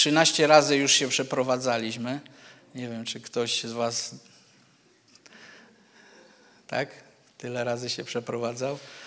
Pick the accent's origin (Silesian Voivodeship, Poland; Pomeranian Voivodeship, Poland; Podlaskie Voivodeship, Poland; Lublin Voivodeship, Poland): Silesian Voivodeship, Poland; Goleszów; also born or lived in Cieszyn / Germany; now in Ustroń, Poland; w Cieszynie się urodziłem. Pochodzę tutaj z Goleszowa. Wiele lat mieszkałem w Niemczech, ostatnie lata w Oświęcimiu, gdzie byłem pastorem przez 15 lat. Przekazałem zbór, teraz mieszkamy w Ustroniu i jesteśmy w zborze w Wiśle